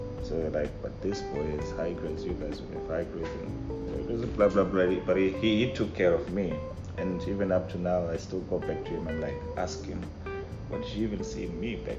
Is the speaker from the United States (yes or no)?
no; Harare, Zimbabwe; also born or lived in Nyanga; Well, I grew up in Zimbabwe. I grew up in Harare. Born in a small town called Nyanga, but I stayed with my dad in Harare for most part of my life.